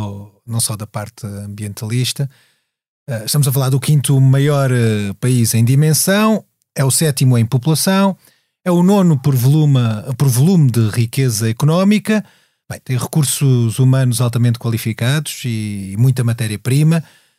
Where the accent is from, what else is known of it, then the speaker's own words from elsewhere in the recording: Portugal; Mas eu, enquanto português que trabalho e escrevo sobre ciências e tecnologias